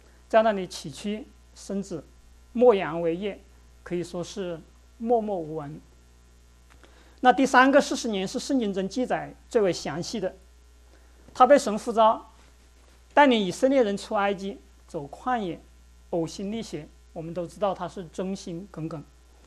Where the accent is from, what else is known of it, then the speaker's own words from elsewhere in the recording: Changsha, Hunan, China; moved away as an adult; now in United States; 我和我的妻子都是湖南长沙人。我的普通话没有好到一个说念别人听不出我是来自哪里的地步。